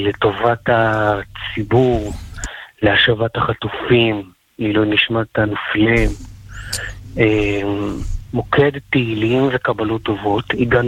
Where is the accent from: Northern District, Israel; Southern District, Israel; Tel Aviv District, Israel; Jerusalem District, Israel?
Tel Aviv District, Israel; Bnei Brak; אני בחור עיוור מבני ברק.